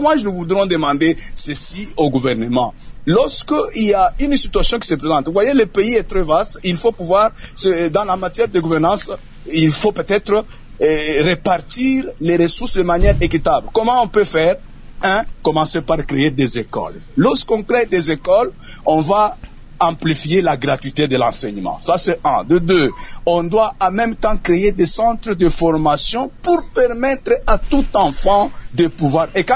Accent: Kolwezi, Lualaba, DR Congo; Moi, j'ai vécu, je suis natif du Kolwezi et de Kolwezi.

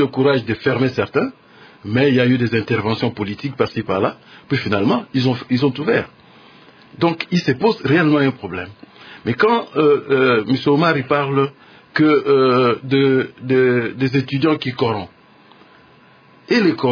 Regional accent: DR Congo; Chez nous, en République démocratique du Congo, nous n'avons pas ces droits-là.

